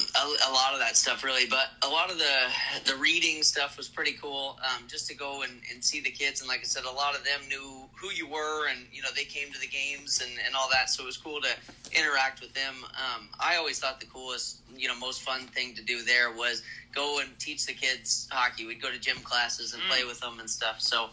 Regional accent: Indianapolis, Indiana, United States; growing up in Indy, you always watched the ice and the Fort Wayne games.

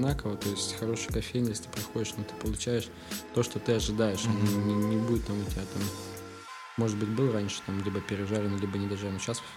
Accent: Ukraine; мы с Украины, с чуваком, с Лешей из Украины стояли

